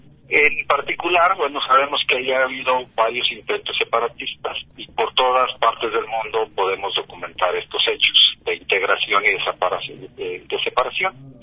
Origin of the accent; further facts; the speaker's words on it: Mexico; Y cuando se percataron que no era propiamente español, que era mexicano, ya me empezaron a hablar en español